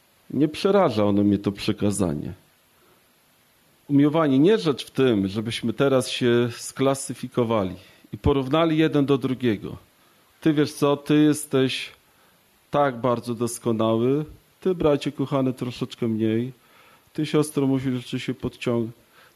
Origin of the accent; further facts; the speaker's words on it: Płock, Masovian Voivodeship, Poland; pochodzę z Płocka